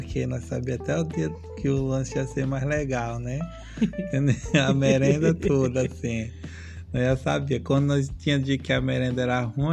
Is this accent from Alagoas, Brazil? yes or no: yes; São Brás, Alagoas, Brazil; born there; esposo da Ludmilla, sou nordestino, nascido numa cidade chamada São Brás.